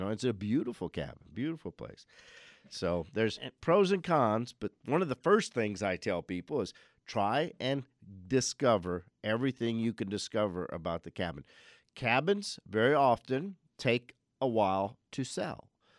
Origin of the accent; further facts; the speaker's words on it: Arizona, United States; You know, as we were growing up in Arizona, and we got here in 1965